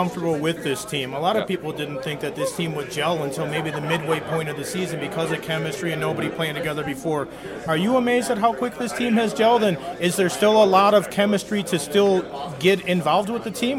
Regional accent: Chicago, Illinois, United States; I call it the Howitzer because I grew up in Chicago listening to Pat Foley describe the games.

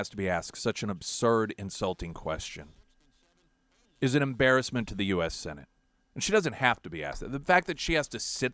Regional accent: United States; As an American, I'm embarrassed.

